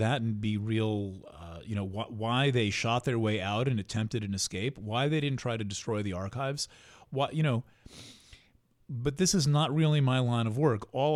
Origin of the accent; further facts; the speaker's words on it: New York, United States; Just as an honorary Jew, as a New Yorker, with, you know, one of these people who just grew up around Jews